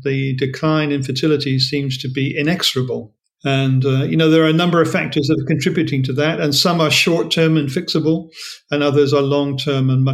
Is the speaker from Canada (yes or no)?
no; Australia; I'm talking to you now as an Australian, but in Australia and Britain and America